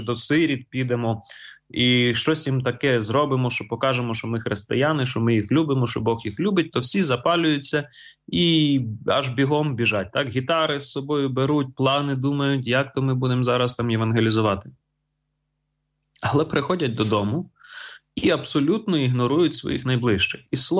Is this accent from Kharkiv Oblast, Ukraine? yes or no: yes; Kharkiv, Kharkiv Oblast, Ukraine; Я сам походжу з Харкова, і я виховався в такій парафії, де був з самого початку парафії, з 91-го року.